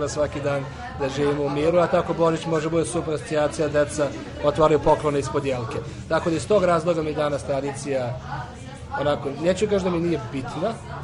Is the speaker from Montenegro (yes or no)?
no; Serbia; born there; ja sam Srbin koji je rođen u Srbiji, piše srpski jezik, piše tako, učam da piše ćirilicom